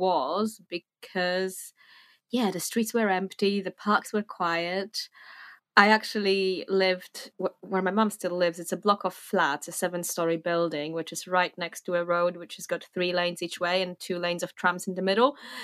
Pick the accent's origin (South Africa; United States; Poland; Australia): Poland; Warsaw, Masovian Voivodeship; English is a second language; moved away as an adult; now in Fontainebleau, France; I was born in Warsaw, Poland, where I lived until I was about 20. And then I proceeded to live in 5 different countries, and I ended up in Fontainebleau in France, where I'm at the moment. And I have been here for 5 years